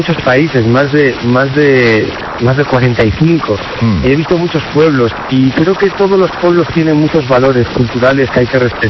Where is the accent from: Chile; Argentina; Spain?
Spain; ¿de dónde eres? De España.